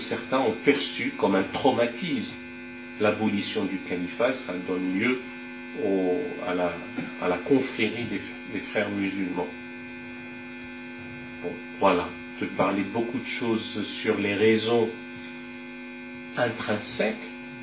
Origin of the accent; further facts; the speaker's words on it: France; et chez nous, en France